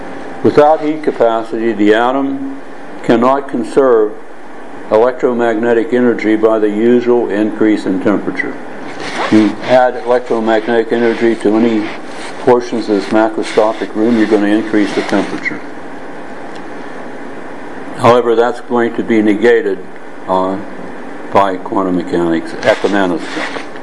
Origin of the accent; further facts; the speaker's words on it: United States; now in Hong Kong; I'm an American living in Hong Kong, Berlin, and of course sometimes in the U.S.